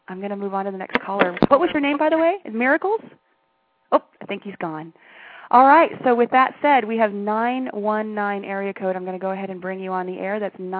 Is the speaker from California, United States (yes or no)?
yes; Oakland, California, United States; I'm originally from Oakland.